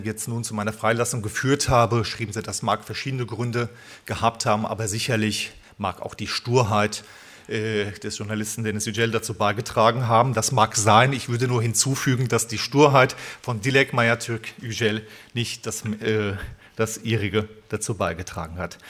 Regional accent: Flörsheim am Main, Hesse, Germany; born there; den Bürgermeister meiner Geburtsstadt Flörsheim am Main.

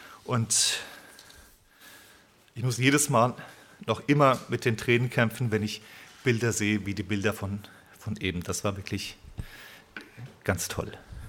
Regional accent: Flörsheim am Main, Hesse, Germany; born there; den Bürgermeister meiner Geburtsstadt Flörsheim am Main.

